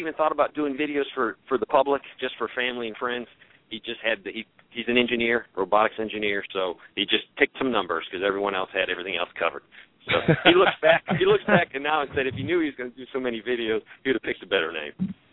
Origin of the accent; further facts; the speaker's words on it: the South, United States; I'm from the South, I'm a prepper, so